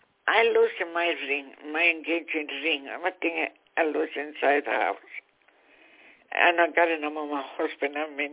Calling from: New York, United States; I call from New York.

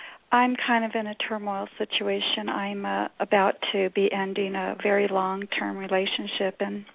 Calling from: New Mexico, United States; Hi, I'm from New Mexico.

